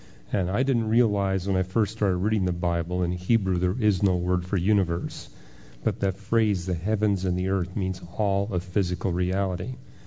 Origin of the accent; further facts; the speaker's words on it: Canada; now in Florida, United States; Born and raised and educated in Canada.